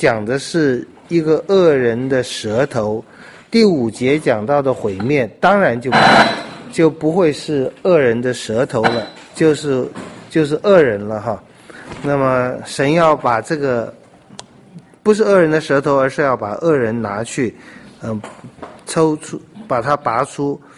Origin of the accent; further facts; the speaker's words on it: China; 就是我们中国人不仅看杀人，而且还拿那个人馒头去沾那个鲜血去吃